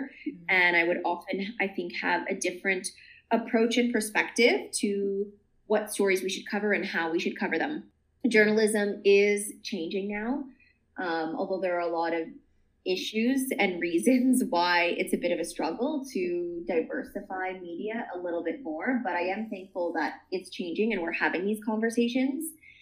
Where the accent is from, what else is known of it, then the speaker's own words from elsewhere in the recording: Toronto, Ontario, Canada; But I grew up in Toronto, which is very diverse.